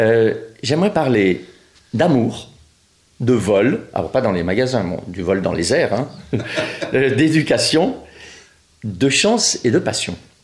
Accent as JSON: {"language": "French", "town": "Montélimar", "region": "Auvergne-Rhône-Alpes", "country": "France", "tie": "born there", "said": "Je suis né à Montélimar, en France, donc en octobre 45."}